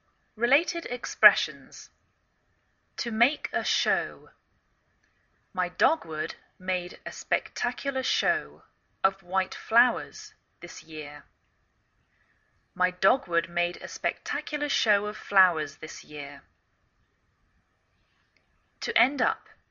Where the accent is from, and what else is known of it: England, United Kingdom; now in United States